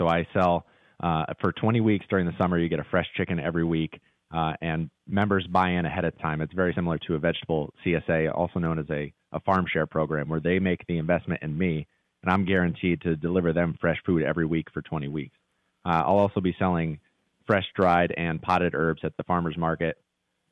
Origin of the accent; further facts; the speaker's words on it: Connecticut, United States; now in New York City, United States; I grew up in Connecticut, moved to New York City.